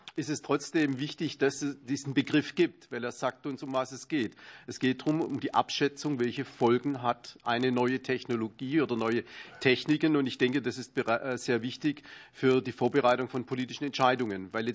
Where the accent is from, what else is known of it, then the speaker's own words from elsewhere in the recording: Baden-Württemberg, Germany; Das ist bei uns in Baden-Württemberg auch schon lange immer ein Thema gewesen